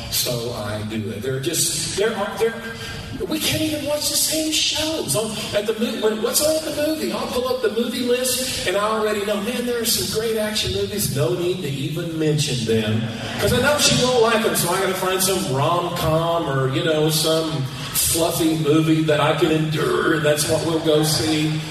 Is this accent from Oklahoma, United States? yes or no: yes; Cordell, Oklahoma, United States; I was raised in Western Oklahoma at Cordell with 3,000 people.